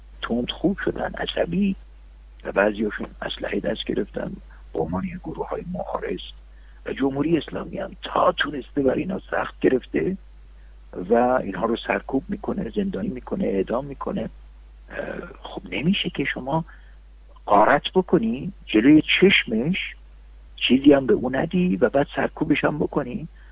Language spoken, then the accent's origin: Persian; Iran; من هر دفعه وارد سوسنگرد شدم به عنوان یک ایرانی، به عنوان یک هموطن خجالت کشیدم.